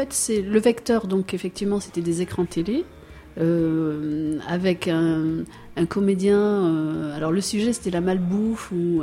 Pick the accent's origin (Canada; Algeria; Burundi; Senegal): Algeria; born there; comme moi je suis née en Algérie de parents marocains, c'est vraiment quelque chose que, voilà, qui est difficile pour nous quand on est entre deux pays.